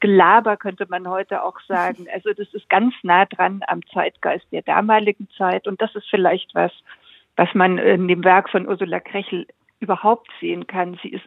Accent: Frankfurt, Hesse, Germany; den ich als Frankfurterin gerne gelesen habe

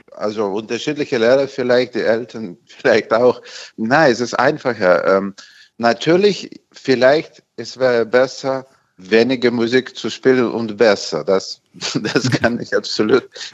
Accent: Russia; German is a second language; Als Russin, meine Emotion ist.

